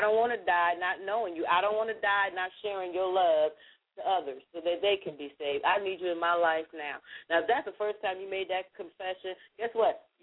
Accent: Newburgh, New York, United States; And, of course, I'm from Newburgh. We always got room for one more.

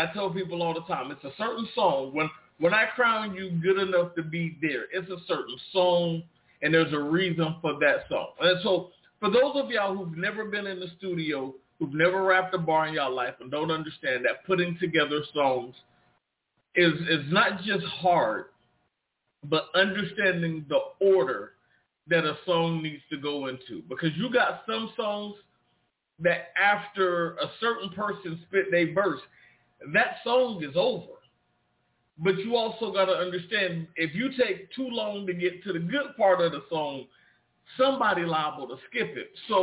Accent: Carolina, United States; I said, but, you know, I'm from Carolina, and, you know, a lot of New Yorkers don't always want to get a South they do when it comes to music.

